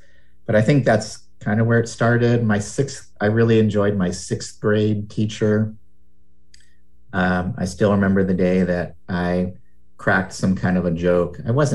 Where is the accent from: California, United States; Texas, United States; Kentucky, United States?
California, United States; I grew up in California. I went to UC Santa Barbara.